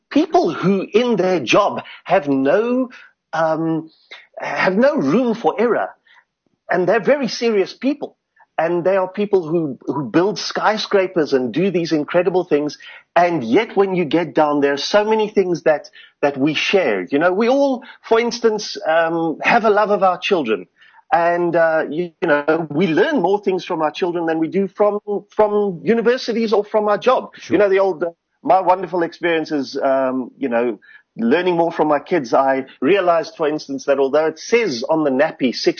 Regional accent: Cape Town, Western Cape, South Africa; I grew up in Goodwood, working class Cape Town.

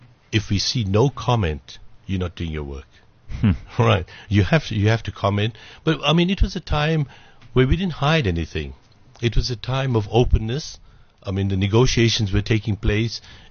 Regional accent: South Africa; As a South African, I was concerned about what happens if you bring the house down.

